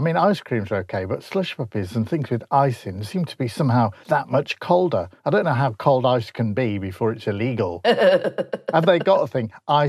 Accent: Grimsby, Yorkshire and the Humber, United Kingdom; What other sort of road is there? I come from Grimsby.

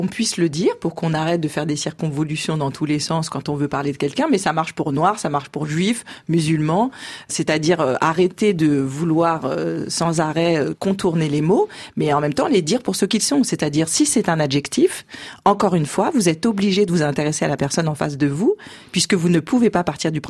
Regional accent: France; Ma chance, c'est que je suis française et que j'ai pas grandi en Alabama dans les années 50 ou même avant.

